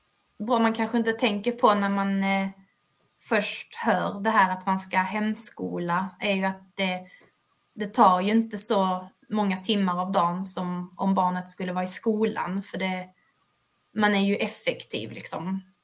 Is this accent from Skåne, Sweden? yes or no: yes; Malmö, Skåne, Sweden; now in Bornholm, Denmark; det var ju mycket för att vi kommer från Skåne och att det är nära familjen hemma i Malmö och så.